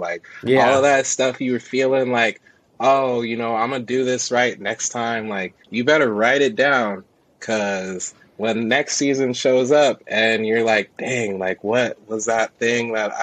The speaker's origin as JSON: {"language": "English", "town": "San Luis Obispo", "region": "California", "country": "United States", "tie": "born or raised there", "said": "But, you know, growing up in San Luis Obispo, I do have some country in me."}